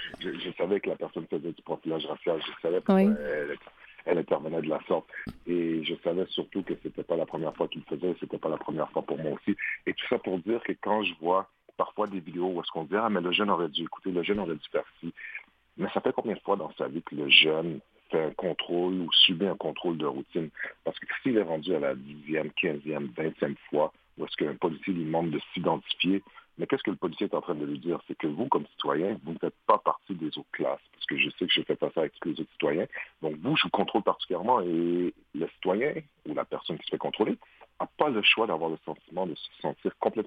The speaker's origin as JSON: {"language": "French", "town": "Montreal", "region": "Quebec", "country": "Canada", "tie": "born or raised there", "said": "la première chose qui est venue pour moi en grandissant à Montréal-Nord"}